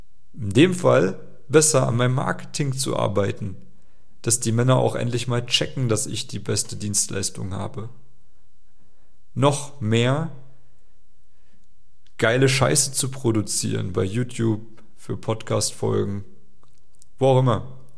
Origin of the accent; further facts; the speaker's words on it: East Germany, Germany; Ich komme aus Ostdeutschland. Ja, ich bin Ösi. Ich bin geboren, da gab es die Mauer nicht mehr. Also ich bin nicht in der DDR geboren